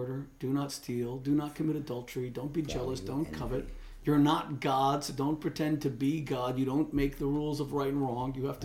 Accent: Miami Beach, Florida, United States; also born or lived in Los Angeles, United States; was actually born in a Cedars of Lebanon hospital in Los Angeles, California. But right near where I grew up in Miami Beach, Florida, there's a giant Mount Sinai.

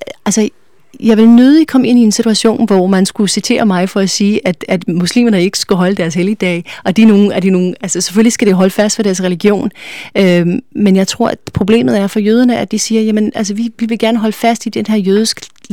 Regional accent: United States; Danish is a second language; Ja, på sin måde, men jeg vil sige, altså jeg er jo ikke dansker, jeg kommer fra USA, hvor ja.

